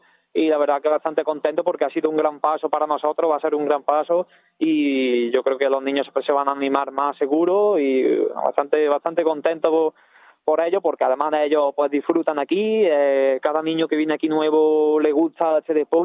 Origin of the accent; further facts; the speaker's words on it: Pedrera, Andalusia, Spain; porque al final son amigos míos, son de Pedrera, de mi pueblo